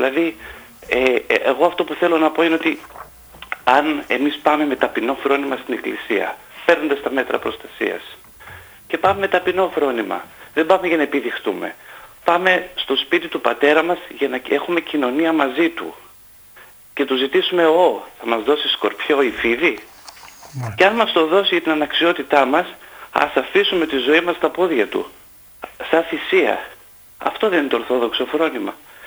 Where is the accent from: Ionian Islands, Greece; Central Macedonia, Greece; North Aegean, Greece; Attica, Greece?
Central Macedonia, Greece; Thessaloniki; είμαι από Θεσσαλονίκη